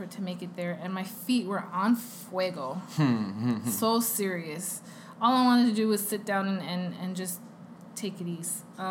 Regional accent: Canada; There's only so much I can do, A, being Canadian, being all the way up here, and whatnot.

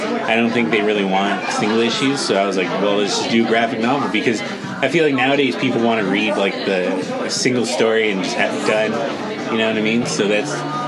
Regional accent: Brampton, Ontario, Canada; I grew up in Brampton, still live there. And it's pretty shitty usually. Nothing's going on.

